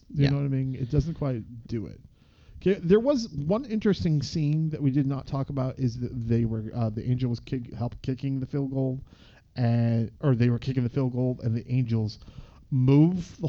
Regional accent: Canada; We're Canadian.

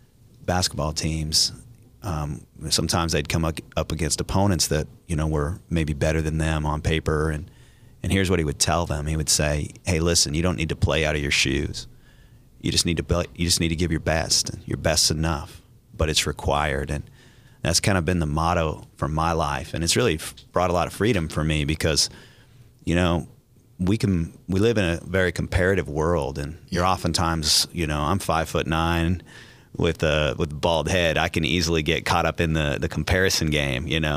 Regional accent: Washington, United States; Grew up in the great northwest state of Washington, and my parents moved over here from London.

